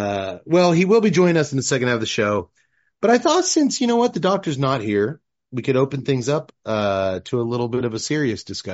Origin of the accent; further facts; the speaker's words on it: Temple, Texas, United States; Grew up in Temple, Texas.